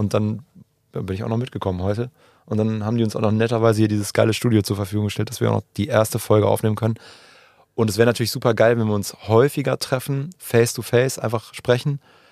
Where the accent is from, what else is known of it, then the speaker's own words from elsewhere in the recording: Münster, North Rhine-Westphalia, Germany; born there; ich komme halt aus Münster gebürtig